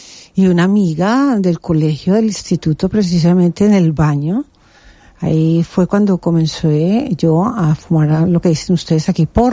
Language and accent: Spanish; Colombia; now in Spain; Soy colombiana.